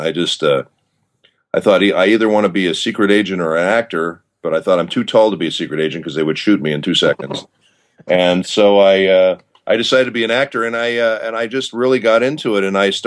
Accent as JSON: {"language": "English", "town": "Denver", "region": "Colorado", "country": "United States", "tie": "born or raised there", "said": "because I grew up in Denver, and they had these old opera houses that they renovated into movie theaters."}